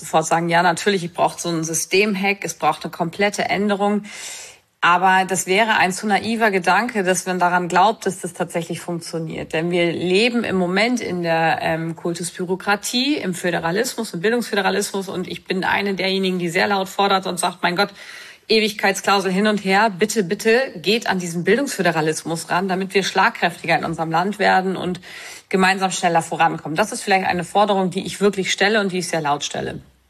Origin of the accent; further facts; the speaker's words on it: Lower Saxony, Germany; wie man bei uns in Niedersachsen so sagt.